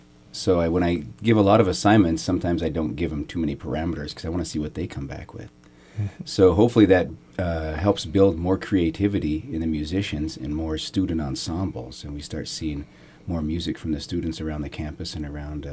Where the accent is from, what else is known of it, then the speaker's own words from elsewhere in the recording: Malta, Montana, United States; also born or lived in Miles City; I was born in Miles City, grew up in Malta, went to college at MSU Billings, and wandered down to Los Angeles and other regions.